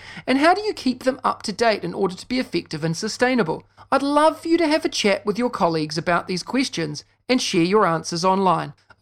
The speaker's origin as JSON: {"language": "English", "country": "New Zealand", "said": "This week, I wanted to answer one question from Joe in my home country of New Zealand."}